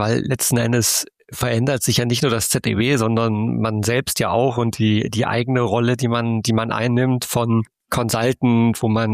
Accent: North Rhine-Westphalia, Germany; born there; komme gebürtig aus der Nähe von Münster.

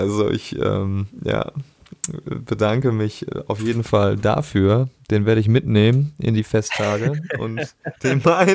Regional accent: North Rhine-Westphalia, Germany; einen meiner besten Freunde in meiner Heimat am Niederrhein

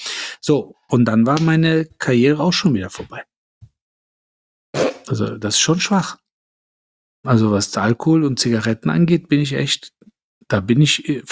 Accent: Cologne, North Rhine-Westphalia, Germany; ich als Kölner

